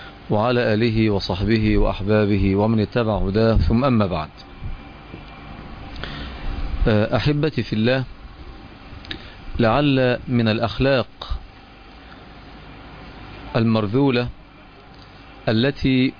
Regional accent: Egypt; وهذا ما هو مشهور عندنا في مصر بالمثل البلدي

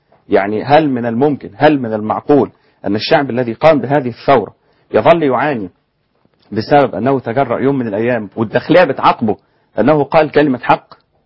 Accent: Egypt; وطبعا احنا شعرنا كمصريين عموما

